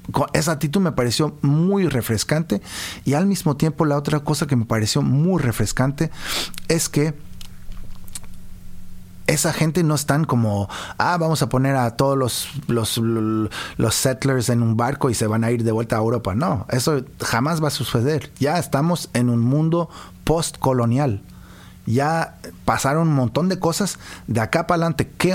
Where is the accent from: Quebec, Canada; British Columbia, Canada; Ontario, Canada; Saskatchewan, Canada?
Quebec, Canada; Quebec City; now in Montreal, Canada; Y yo toda mi vida la pasé acá. Nací en Quebec. Ahí crecí.